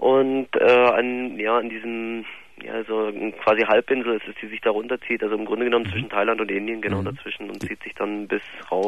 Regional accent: Germany; Ja, ich bin auch in Deutschland geboren.

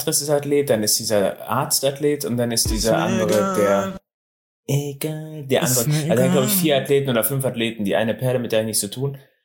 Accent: Switzerland; Jetzt mit Purpose und ich komme aus der Schweiz, dem schönsten Land der Welt.

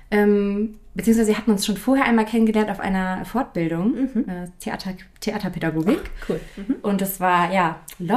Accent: Detmold, North Rhine-Westphalia, Germany; also born or lived in Fulda; In Fulda. Da bin ich aber zum Bachelor hingezogen. Und ich komme aus Detmold.

